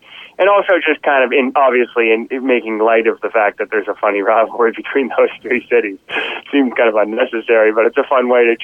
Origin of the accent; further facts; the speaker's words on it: Fredericton, New Brunswick, Canada; I grew up in Fredericton, and you know, there's always a great rivalry that exists between Fredericton, St. John, and Moncton